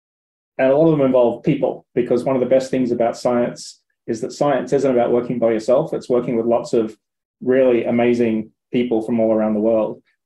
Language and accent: English; Australia; also born or lived in United States; now in Canada; I grew up in Australia. I worked in the United States for 10 years, and then I went back to Australia for 10 years. And now I've been in Canada for almost 10 years.